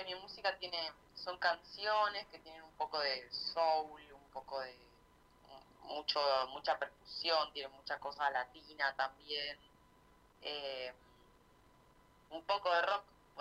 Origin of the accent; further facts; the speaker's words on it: Rosario, Santa Fe, Argentina; now in Buenos Aires, Argentina; Y para acá soy rosarina, pero vivo en Buenos Aires.